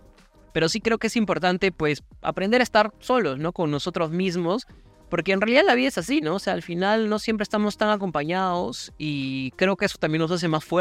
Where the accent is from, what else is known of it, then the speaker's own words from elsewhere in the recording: Cusco, Peru; now in Lima, Peru; los dos salimos de Cusco, sí